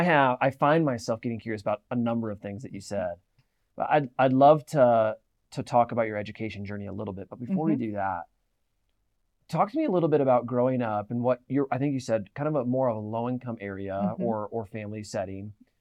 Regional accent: Iowa, United States; also born or lived in Kansas City; I grew up in Iowa, moved from Kansas City, but I grew up in Iowa. And, you know, it's just corn, soybeans, hogs.

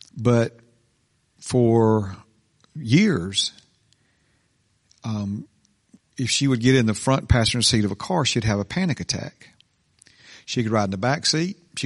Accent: Hueytown, Alabama, United States; where I grew up there on Rose Hill Circle in Hueytown

